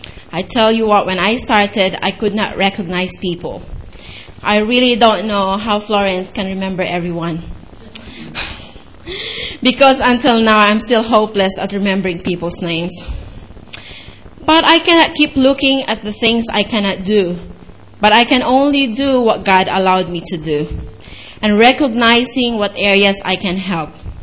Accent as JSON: {"language": "English", "country": "Philippines", "lives_now": "Australia", "said": "As a Filipina woman, I have found it a little bit hard to find a ministry for me. Because, you know, this is Australia"}